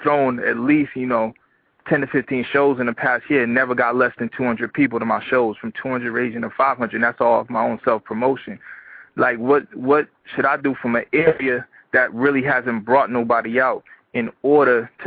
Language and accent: English; Worcester, Massachusetts, United States; I'm originally from Worcester, Massachusetts, right? Which is not really like a huge market for music, period, really.